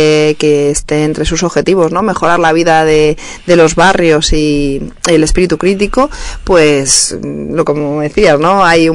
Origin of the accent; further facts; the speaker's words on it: Madrid, Community of Madrid, Spain; yo soy de Parque de Santa María, aunque yo siempre lo he llamado Hortaleza, ¿no? Yo soy de Hortaleza, aunque sea el distrito